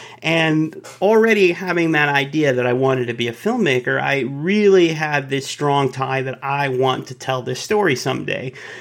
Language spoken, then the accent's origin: English; Dallas, Texas, United States; born there